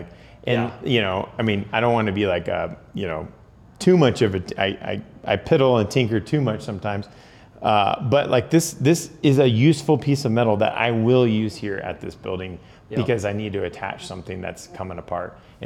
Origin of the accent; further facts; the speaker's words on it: Corpus Christi, Texas, United States; also born or lived in College Station; Yeah, so I grew up in Corpus Christi. I went to college at Texas A&M, so I was living in College Station when I think I came to visit here.